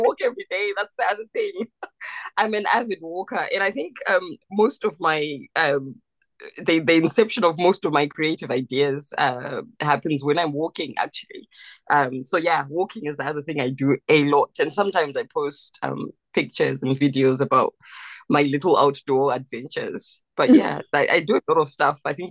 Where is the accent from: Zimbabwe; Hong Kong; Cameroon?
Zimbabwe; Masvingo; You know, I come from Mashingo, which is a very small town, so we got to hear everything.